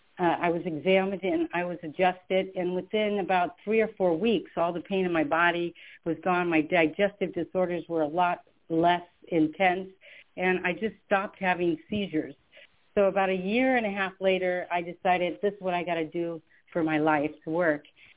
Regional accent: Sacramento, California, United States; I grew up in Sacramento, California. I'm the ninth of 12 children.

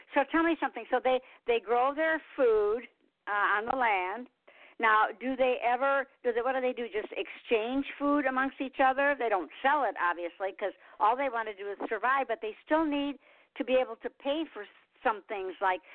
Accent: Detroit, Michigan, United States; I mean, I came from Detroit, which when I was growing up, it was great. I mean, you know, of course, I was a little girl.

